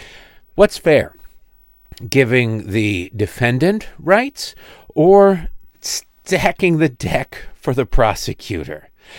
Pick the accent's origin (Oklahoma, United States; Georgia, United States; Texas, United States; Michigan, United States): Michigan, United States; Detroit; And I grew up in Detroit, and I grew up around some people who did some time